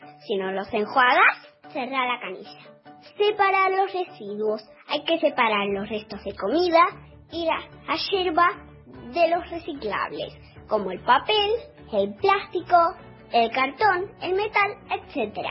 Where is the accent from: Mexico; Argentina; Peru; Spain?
Argentina; Buenos Aires; soy de la Capital Federal.